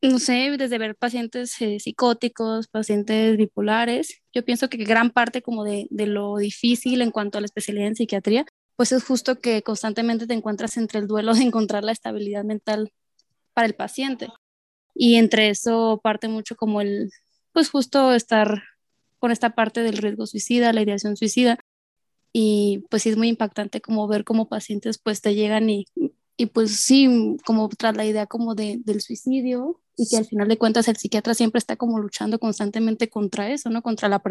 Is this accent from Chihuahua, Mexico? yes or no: yes; Chihuahua, Mexico; now in Mexico City, Mexico; Soy del estado de Chihuahua. Actualmente me encuentro viviendo en Ciudad de México, justo por cuestiones en cuanto a la residencia.